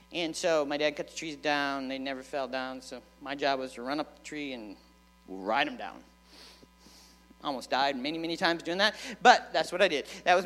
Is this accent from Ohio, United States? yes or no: no; Wisconsin, United States; So growing up on the farm that I grew up in Wisconsin, we didn't have... Well, we had running water.